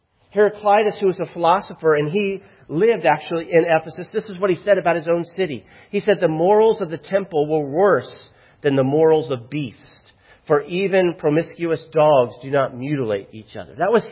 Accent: Florida, United States; now in Virginia, United States; One of the things that I've learned living here in Virginia, I'm from Florida, and Florida is very different than Virginia in many ways.

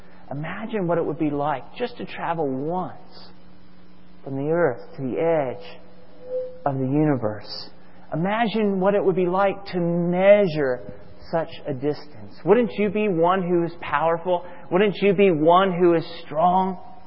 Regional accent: Florida, United States; I'm from Florida, and think I've seen at times, though I'm on the other coast, at times remnants of the shuttle going up into the air.

